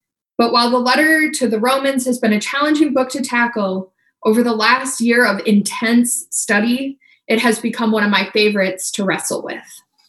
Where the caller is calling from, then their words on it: Sioux Falls, South Dakota, United States; I'm joining you from Sioux Falls, South Dakota.